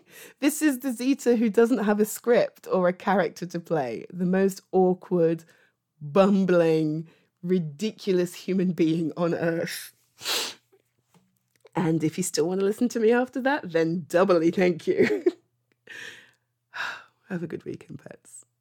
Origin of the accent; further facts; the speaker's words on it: United Kingdom; Oh my God, I am so British. I'm so fucking British.